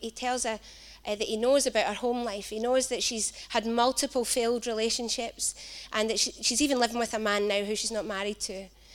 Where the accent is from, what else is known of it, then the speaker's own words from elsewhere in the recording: Glasgow, Scotland, United Kingdom; now in Newcastle, United Kingdom; he's got a little kind of funny accent with us because I'm from Glasgow.